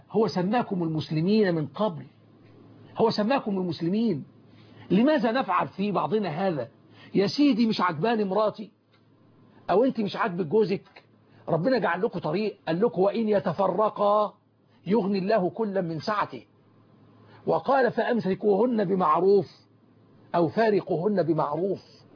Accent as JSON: {"language": "Arabic", "country": "Egypt", "said": "وأن يجعل بلدنا مصر أمنا أمانا سخاء رخاء"}